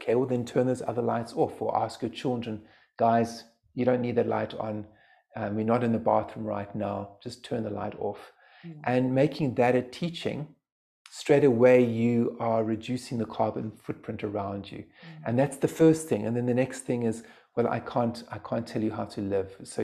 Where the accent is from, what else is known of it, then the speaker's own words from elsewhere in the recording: South Africa; where I was brought up in South Africa, it's one of the second greatest biospheres in terms of, after the Amazon, in terms of plant medicine.